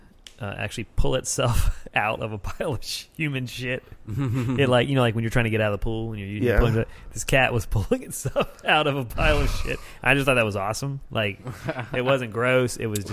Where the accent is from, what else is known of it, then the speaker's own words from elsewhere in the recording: Virginia, United States; I grew up in Virginia.